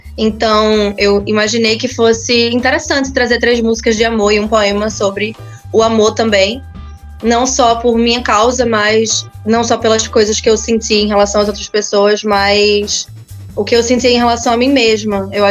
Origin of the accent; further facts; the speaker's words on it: Recife, Pernambuco, Brazil; also born or lived in Belo Jardim; quando eu paro de me comparar com o que eu cresci ouvindo em Recife e em Belo Jardim